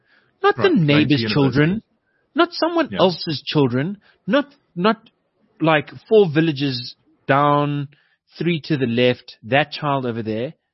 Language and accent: English; Yeovil, South West England, United Kingdom; I grew up in Yeovil. All of my neighbors were different races as a little kid.